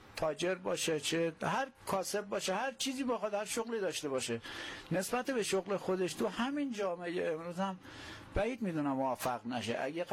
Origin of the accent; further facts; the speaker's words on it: Hamadan, Iran; now in Karaj, Iran; بنده از سال 82 از همدان مهاجرت کردم به سمت کرج.